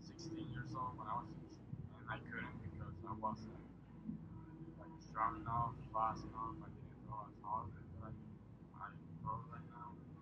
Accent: Venezuela; also born or lived in New York; I was born in New York when I was 3 months old. I went to Venezuela and I was raised over there.

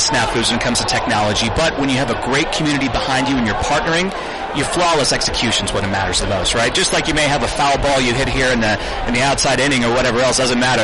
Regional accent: Jackson, Mississippi, United States; No, I'm from Jackson, Mississippi, actually.

